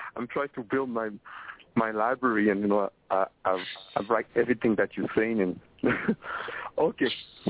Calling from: Montreal, Quebec, Canada; I'm calling from Montreal, Canada.

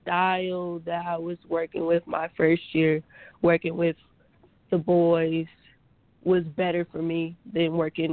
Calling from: Louisville, Kentucky, United States; I'm calling from Louisville, Kentucky.

